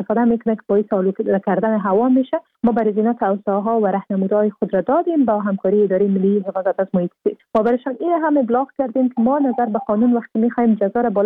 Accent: Afghanistan; به عنوان یک افغان

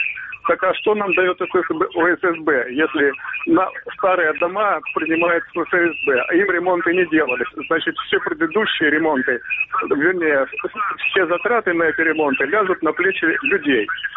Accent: Mariupol, Donetsk Oblast, Ukraine; Здравствуйте, я из Мариуполя.

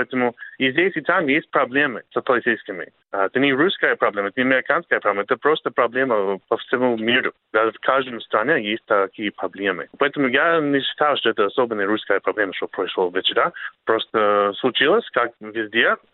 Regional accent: California, United States; говорю, что я американец. Я не хотел там сделать какое-нибудь политическое заявление, говорить, что я из Калифорнии или типа того

